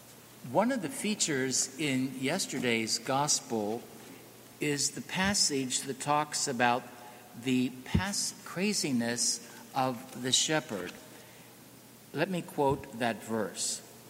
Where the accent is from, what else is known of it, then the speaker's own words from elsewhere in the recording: Ireland; Of course, I'm Irish and I'm not very good at Italian.